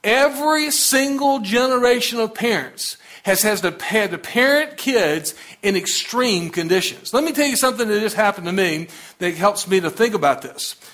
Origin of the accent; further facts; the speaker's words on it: the South, United States; I mean, I'm from the South. I mean, it didn't go real smooth when we started coming together, okay?